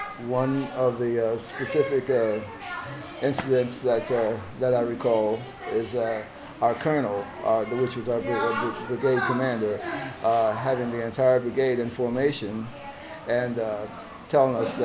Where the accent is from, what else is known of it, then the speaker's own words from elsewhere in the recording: Asbury Park, New Jersey, United States; also born or lived in Cleveland, Ohio; I'm from Asbury Park, New Jersey, and by way of Cleveland, Ohio. I joined the service in Cleveland, Ohio.